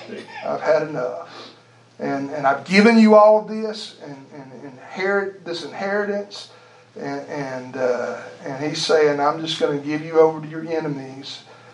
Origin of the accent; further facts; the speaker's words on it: Louisiana, United States; growing up in South Louisiana, I never was around snow or ice very much.